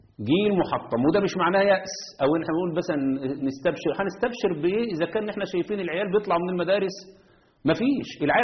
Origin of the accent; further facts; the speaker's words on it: Egypt; انت يعني تخيل مثلا احنا عندنا في مصر